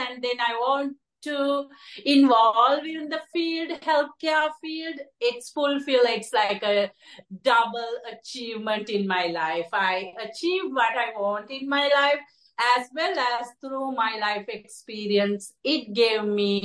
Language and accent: English; Sri Lanka; You know, I'm originally from Sri Lanka, and there are multiple things.